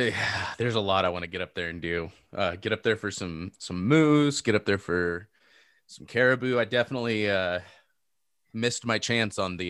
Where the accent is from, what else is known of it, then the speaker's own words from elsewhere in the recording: California, United States; You know, I'm from California.